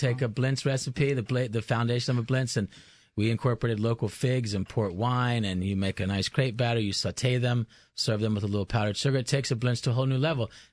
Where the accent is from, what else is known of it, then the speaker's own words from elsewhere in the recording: Virginia, United States; growing up in Virginia, it wasn't something that... corned beef hash wasn't something that we certainly were familiar with.